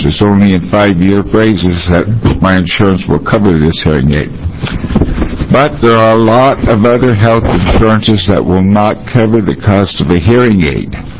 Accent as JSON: {"language": "English", "town": "Albany", "region": "Oregon", "country": "United States", "said": "I'm from Albany, Oregon"}